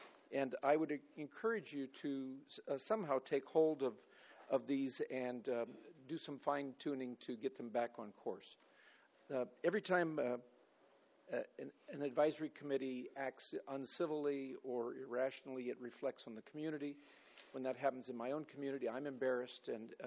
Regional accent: Nipomo, California, United States; I'm from Napomo.

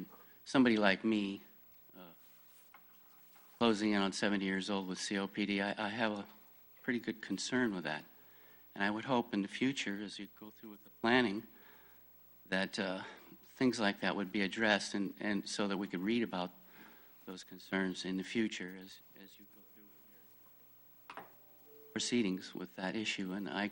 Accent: Santa Ynez, California, United States; I grew up with her in San Ynez.

